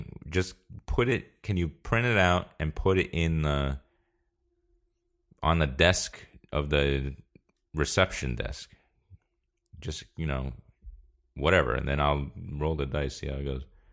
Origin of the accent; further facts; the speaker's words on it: East Coast, United States; I'm from the East Coast. It's just, it made more sense.